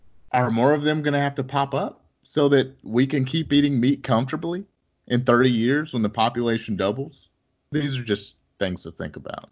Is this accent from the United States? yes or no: yes; United States; But I'm an American.